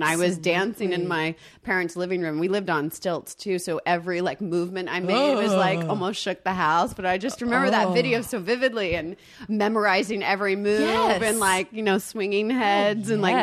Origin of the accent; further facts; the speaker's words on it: the South, United States; She ended up being from the South. I'm from the South.